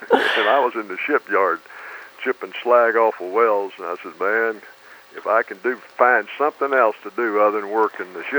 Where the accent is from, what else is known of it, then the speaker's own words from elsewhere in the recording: Orange, Texas, United States; I grew up in Orange.